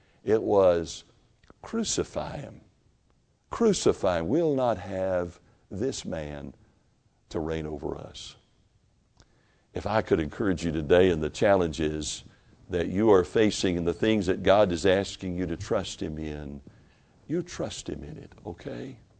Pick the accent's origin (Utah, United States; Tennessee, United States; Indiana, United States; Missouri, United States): Tennessee, United States; I'm from Tennessee and she never lets me forget a lot of that.